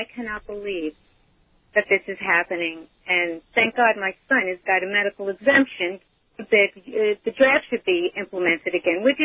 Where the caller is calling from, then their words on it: Commack, New York, United States; From Costco parking lot.